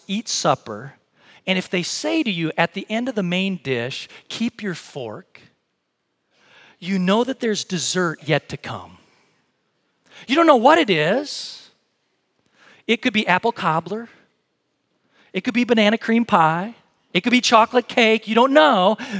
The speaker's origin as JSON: {"language": "English", "region": "Missouri", "country": "United States", "tie": "born or raised there", "also_born_or_lived": "Minnesota / Wisconsin", "said": "You know that I was born in Minnesota, lived in Wisconsin, but junior high and high school, I lived in Missouri"}